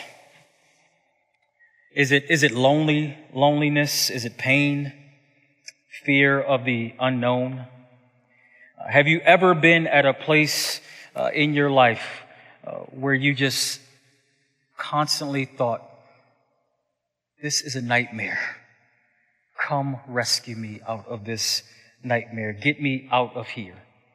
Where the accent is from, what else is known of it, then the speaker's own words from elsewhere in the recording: Buffalo, New York, United States; Growing up in Buffalo, New York, I grew up about 25 minutes from Niagara Falls, Ontario, and we would often go over to Niagara Falls as a teenager and as a young adult college student.